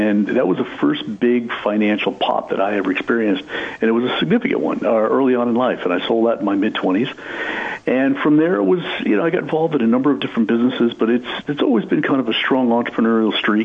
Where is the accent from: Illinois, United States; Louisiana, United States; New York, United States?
New York, United States; Smithtown; born there; You know, I was born out in New York, in Long Island, a little town called Smithtown.